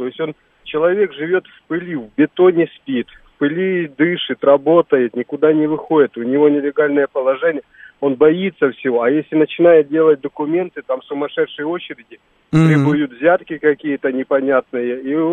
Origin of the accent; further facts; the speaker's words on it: Ukraine; accent: Ukrainian; я всю жизнь привык, что ко мне относятся как к приезжему, и из-за моего украинского акцента.